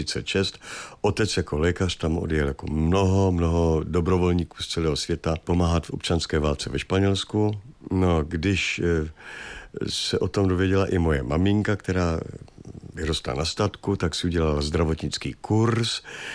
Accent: England, United Kingdom; té Anglii jsem vyrostl, protože on za války tam pracoval jako lékař ve službách RAF. Jo. Takže to dětství jsem prožil v Anglii hlavně.

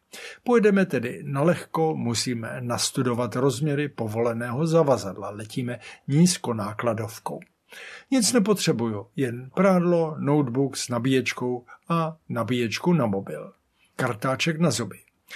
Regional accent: Prague, Czechia; Už to nebylo to moje rodné město, kde jsem znal každý kout a průchod

